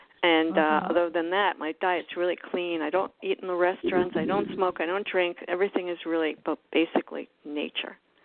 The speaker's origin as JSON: {"language": "English", "region": "Florida", "country": "United States", "said": "I'm from South Florida."}